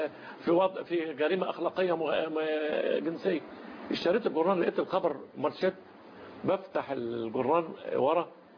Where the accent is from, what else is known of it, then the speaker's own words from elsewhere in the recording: Egypt; المانجا اللي عندنا في مصر